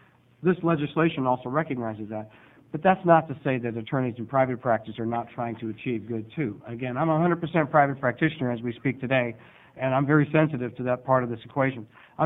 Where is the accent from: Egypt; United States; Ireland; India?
United States; Salem, Oregon; from Salem. I'm an attorney in private practice